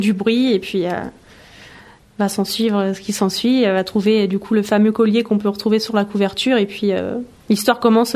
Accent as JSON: {"language": "French", "town": "Pontoise", "region": "Île-de-France", "country": "France", "tie": "born there", "said": "Je suis née à Pontoise, dans le même secteur."}